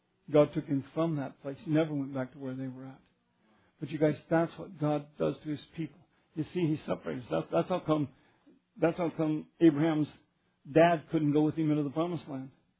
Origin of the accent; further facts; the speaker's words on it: Arkansas, United States; I said, Arkansas. You see right there, I came from Arkansas.